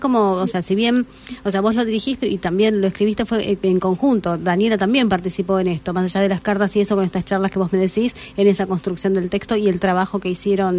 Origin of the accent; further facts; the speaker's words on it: Esquel, Chubut, Argentina; Bueno, mira, yo soy de Esquel, te cuento.